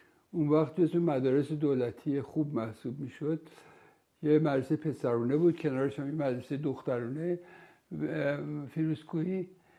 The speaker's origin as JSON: {"language": "Persian", "town": "Tehran", "region": "Tehran Province", "country": "Iran", "tie": "born there", "also_born_or_lived": "Isfahan", "said": "من در تهران متولد شدم، ده خرداد 1321، از پدر و مادری که هر دوتا در واقع اصالتا اصفهانی بودن. در دو سالگی من پدرم دوباره مأمور میشه به اصفهان، رفتیم اصفهان،"}